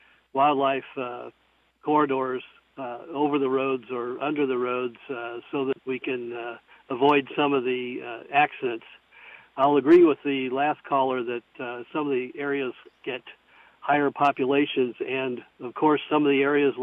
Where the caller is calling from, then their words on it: Fulton County, United States; Yeah, I'm calling from Fulton County. We've got a really high deer population here.